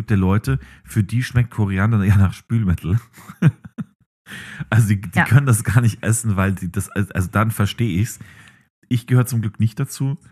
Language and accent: German; Bavaria, Germany; nee, das isst man bei uns in Bayern.